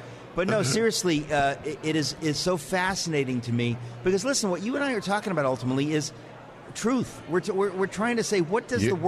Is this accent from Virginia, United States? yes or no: no; Queens, New York, United States; because I grew up in Queens.